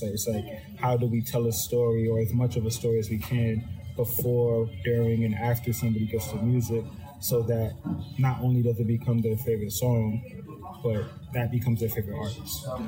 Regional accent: Atlanta, Georgia, United States; we're also from Atlanta, again, the hub of Delta.

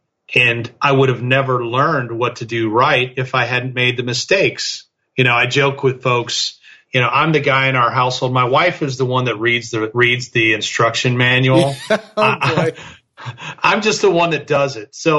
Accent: Chicago, Illinois, United States; me growing up in the Chicago area, I was shoveling sidewalks, I was mowing lawns, I was delivering newspapers.

